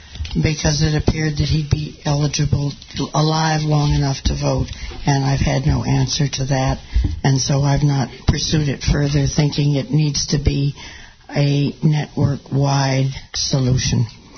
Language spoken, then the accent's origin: English; Oakland, California, United States; from Oakland, California, original KPFA listener